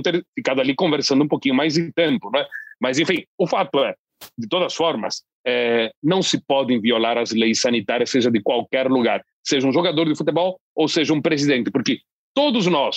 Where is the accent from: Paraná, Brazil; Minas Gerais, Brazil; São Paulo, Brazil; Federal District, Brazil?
Paraná, Brazil; Londrina; Num bairro distante, nos cafundós da minha terra, Londrina